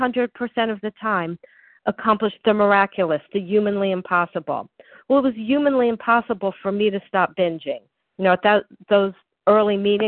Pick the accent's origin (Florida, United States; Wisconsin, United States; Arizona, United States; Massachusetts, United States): Florida, United States; now in North Carolina, United States; So I remember when I went to my first OA meetings growing up in Florida